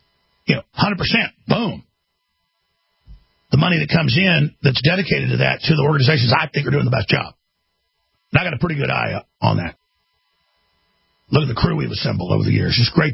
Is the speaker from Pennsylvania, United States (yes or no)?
no; Texas, United States; Or I don't go out to L.A. and tell everybody I'm a Texan or whatever.